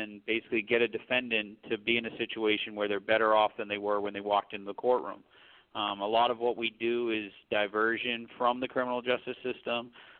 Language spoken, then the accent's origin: English; Maine, United States; I was born and raised here in Cumberland County, and I went to college down in Connecticut